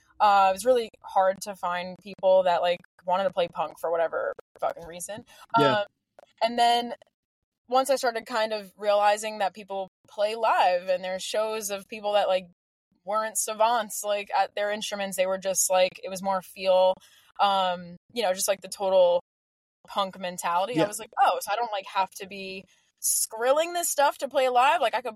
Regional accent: New York, United States; yeah, like I'm 16 and I play guitar and I'm from New York.

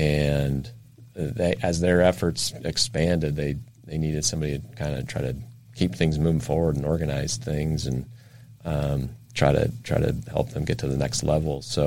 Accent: Spokane, Washington, United States; now in San Diego, United States; No, I grew up in Spokane, Washington.

